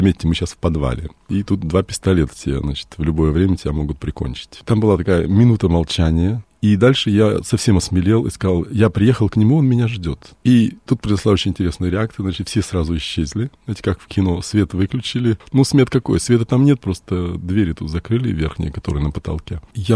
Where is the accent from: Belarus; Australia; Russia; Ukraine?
Australia; я не иностранец, вообще-то я из Австралии.